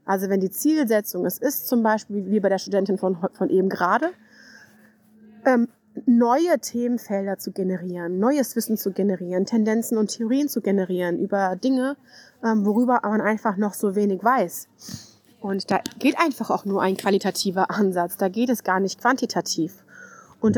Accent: Hanau, Hesse, Germany; ich komme aus Hanau in der Nähe von Frankfurt

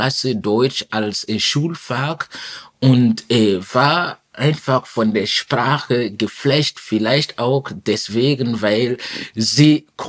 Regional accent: Ouagadougou, Burkina Faso; German is a second language; Ich komme aus Burkina Faso und die Hauptstadt ist Ouagadougou. Dort bin ich geboren, bin ich aufgewachsen.

